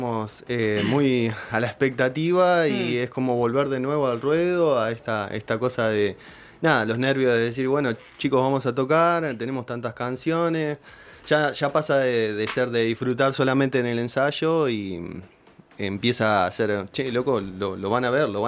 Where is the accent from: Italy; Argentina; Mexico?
Argentina; La Plata, Buenos Aires Province; Nada, soy de acá de La Plata.